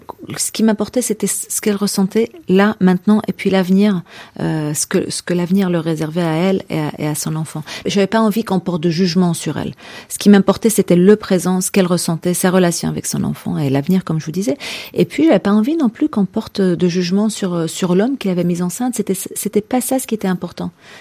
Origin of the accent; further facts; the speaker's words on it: Tangier, Tanger-Tetouan-Al Hoceima, Morocco; Alors que moi, j'ai grandi en mangeant de l'arziza. Moi, je suis de Tanger, j'ai grandi avec ça et j'ai toujours adoré ça.